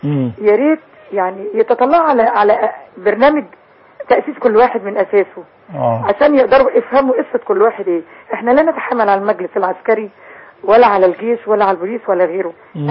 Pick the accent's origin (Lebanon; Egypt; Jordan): Egypt; انا اولا مصرية من ايام عبد الناصر